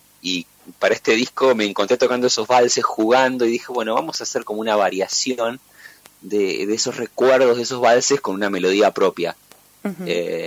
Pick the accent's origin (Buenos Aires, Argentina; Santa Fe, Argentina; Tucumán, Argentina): Buenos Aires, Argentina; La Paternal; also born or lived in La Plata; si bien yo soy platense, pero me crié en la Paternal.